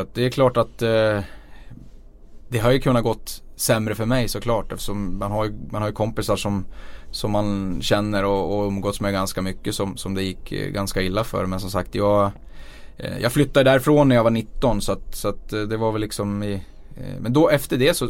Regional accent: Borlänge, Dalarna County, Sweden; jag tror att jag var nog ganska lugn och försynt och blyg där när jag var liten

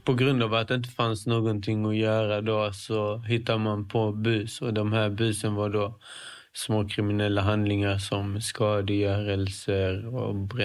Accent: Växjö, Kronoberg County, Sweden; also born or lived in Helsingborg; Jag växte upp i Växjö. Flyttade till Helsingborg när jag var 12 år gammal.

